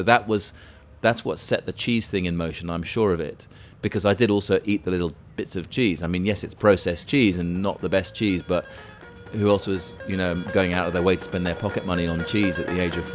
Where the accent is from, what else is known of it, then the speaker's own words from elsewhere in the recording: Cairo, Cairo Governorate, Egypt; The interest in cheese came about because, growing up in Cairo, it was the early 1970s. President Nasser had just died. We moved there just before he died.